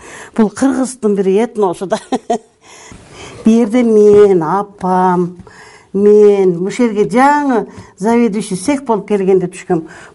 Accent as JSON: {"language": "Kyrgyz", "region": "Talas Region", "country": "Kyrgyzstan", "tie": "born or raised there", "also_born_or_lived": "Bishkek", "said": "Анан күйөөм ушул жака агроном болуп келип калып, анан кийин эле ушул жака туруп калдык. Мен Бишкекте болдум, өзүм Таласта чоңойгом. Өзүм чындап келгенде чаткалын эле Кызыл Токойунан болот экенбиз. Кийин атам кийин көчүп келди."}